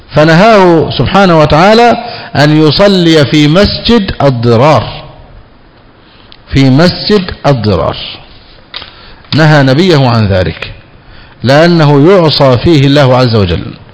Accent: Egypt; عندنا في مصر في القاهرة

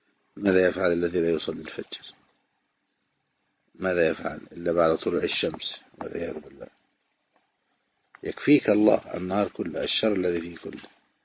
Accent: Egypt

